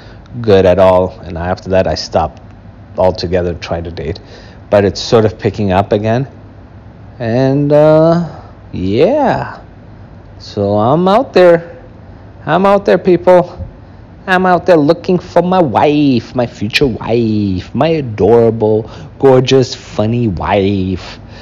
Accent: Germany; As a matter of fact, I grew up in Germany.

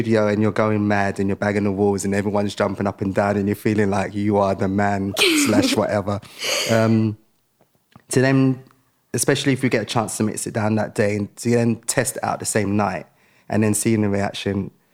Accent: Tottenham, London, United Kingdom; I grew up in Tottenham, in an estate around Tottenham, and my big dream was just to get out of that and travel the world

